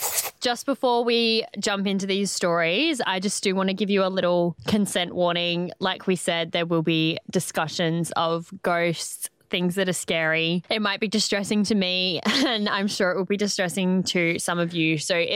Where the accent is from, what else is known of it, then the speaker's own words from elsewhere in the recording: Adelaide, South Australia, Australia; growing up in Adelaide, nothing is set in Adelaide.